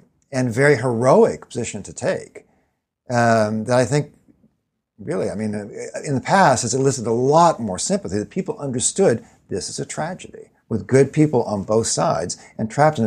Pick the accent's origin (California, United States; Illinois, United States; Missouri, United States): California, United States; If California, my home state, were to secede tomorrow.